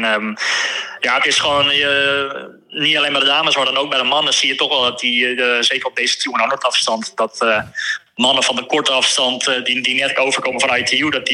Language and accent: Dutch; Netherlands; Kijkend vanuit Nederland zijn, zeg maar, zijn wij Nederlanders natuurlijk zo erg